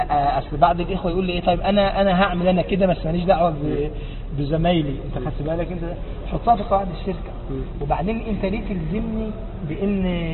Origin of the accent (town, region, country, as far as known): Egypt